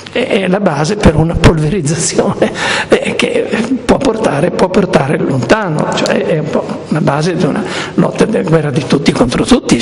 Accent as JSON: {"language": "Italian", "town": "Noli", "region": "Liguria", "country": "Italy", "tie": "born or raised there", "said": "quando io sono cresciuto a Noli in Liguria"}